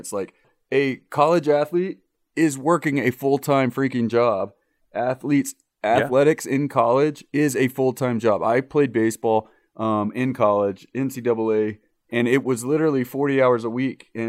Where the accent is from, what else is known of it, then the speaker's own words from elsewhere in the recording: Nashville, Tennessee, United States; In the great city of Nashville, my hometown.